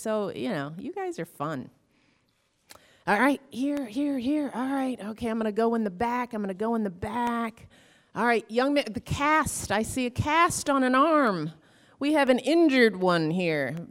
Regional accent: Chicago, Illinois, United States; So I'm kind of always a Cubs fan, although as a Chicagoan, I love all of our teams.

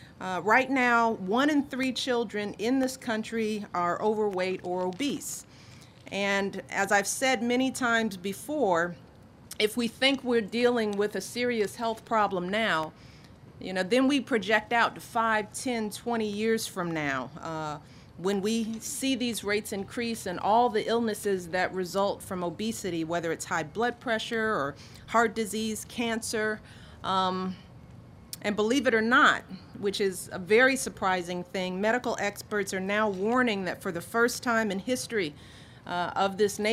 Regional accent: Chicago, Illinois, United States; now in Washington, D.C., United States; She's from my hometown, Chicago. Yay for Chicago.

